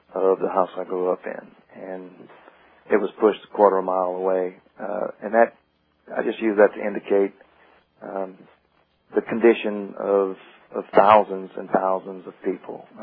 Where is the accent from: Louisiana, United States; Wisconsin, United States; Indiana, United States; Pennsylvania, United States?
Louisiana, United States; Slide 36, I show you the condition of, actually, the subdivision I grew up in Port South Louisiana, before Hurricane Katrina.